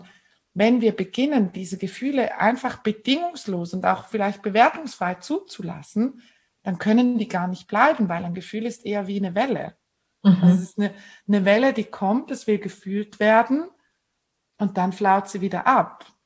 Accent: Switzerland; Aber bei uns in der Schweiz ist es schon oft so, oder zumindest war das in meiner Empfindung, so in meiner Wahrnehmung.

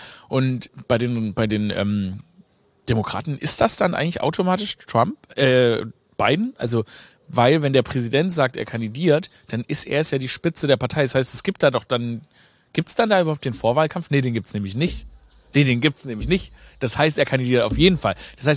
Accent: Stuttgart, Baden-Württemberg, Germany; Ich komme ja aus Stuttgart, gell?

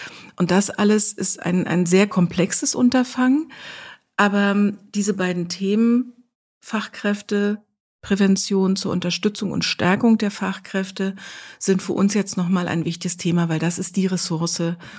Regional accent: Berlin, Germany; now in Mecklenburg-Western Pomerania, Germany; Ich bin Berlinerin. Und bin vor 10 Jahren dann allerdings nach Mecklenburg-Vorpommern gezogen mit meinem Mann.

